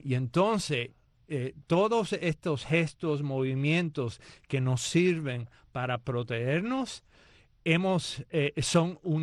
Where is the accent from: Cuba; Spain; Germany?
Cuba; moved away; yo mismo cuando vine de Cuba